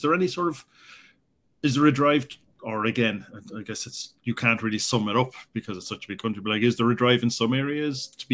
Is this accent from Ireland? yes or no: yes; Ireland; I'm Irish. I mean, that's four times the population of the whole country over here, just in the city.